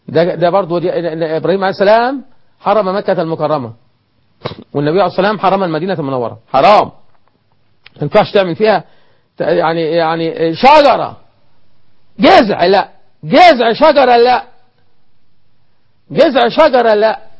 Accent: Egypt; إحنا كمصريين، أنا مصري

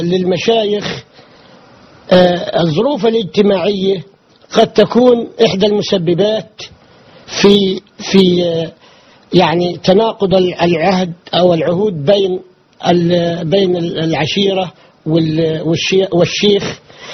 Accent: North Sinai, Egypt

